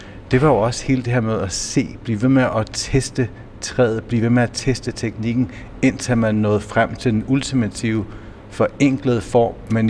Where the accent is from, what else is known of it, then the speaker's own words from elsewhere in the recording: Region of Southern Denmark, Denmark; Og det sjove er, at jeg kommer jo her fra Fyn.